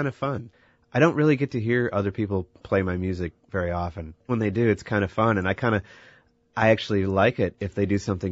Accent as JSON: {"language": "English", "town": "Eau Claire", "region": "Wisconsin", "country": "United States", "tie": "born or raised there", "said": "I remember growing up in Eau Claire"}